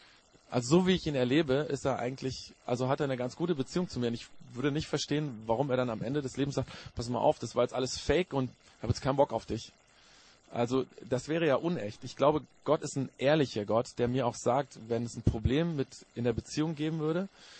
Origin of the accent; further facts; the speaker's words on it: Japan; ich bin in Japan aufgewachsen und meine Eltern waren, also mein Vater war Pastor in Japan